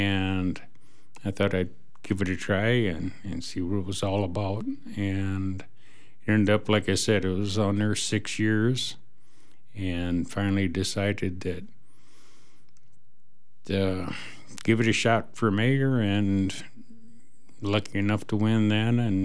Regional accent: Rockford, Illinois, United States; moved away as an adult; now in Westby, United States; growing up, I grew up mostly in Rockford, Illinois. We did have times we lived up in this area, and then, about 40 years ago, I decided to come up here and stay.

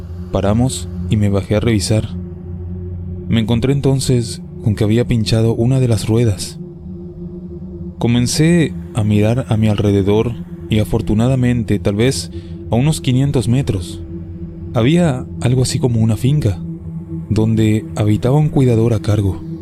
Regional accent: Leales, Tucumán, Argentina; soy de Leales, y quería contar una historia

